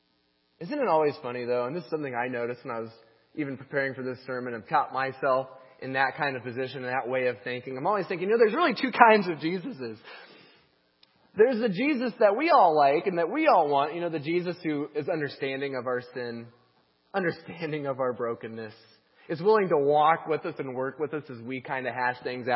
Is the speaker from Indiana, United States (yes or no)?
yes; Indiana, United States; I am also from a Midwestern town. I'm from Southern Indiana.